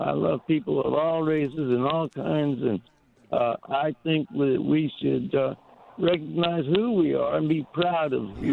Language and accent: English; Miami, Florida, United States; also born or lived in California; I'm in my 70s and born in California. I grew up in Miami, and I came here from Padre Island 35 years ago.